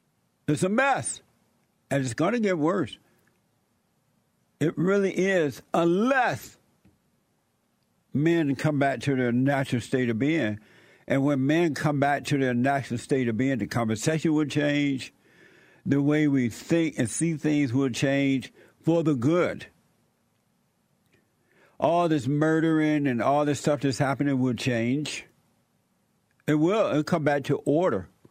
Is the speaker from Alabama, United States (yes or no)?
yes; Alabama, United States; even when I was growing up in Alabama, and under the Jim Crow laws